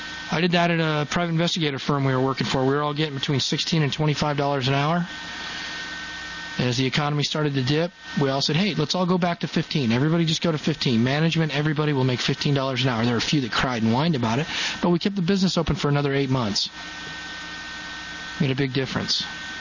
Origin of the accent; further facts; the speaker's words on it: Boston, Massachusetts, United States; now in Eaton, United States; Hometown of Eaton, Colorado. I call it my adopted hometown. I'm really from Boston, Massachusetts.